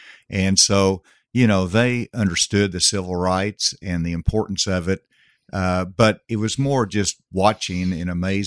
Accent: Gravette, Arkansas, United States; Gravett was a town of 1,000 when I grew up there. We lived 3.5 miles out in the country, half mile down a dirt road on a 280-acre farm

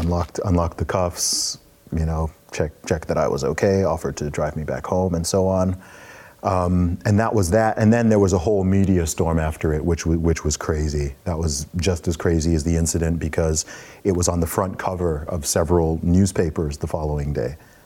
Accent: United Kingdom; I went back to my hometown, and I came out at the train station.

